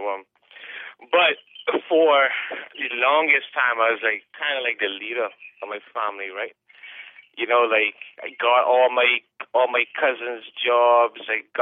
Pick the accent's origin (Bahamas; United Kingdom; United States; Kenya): Bahamas; I'm from the Bahamas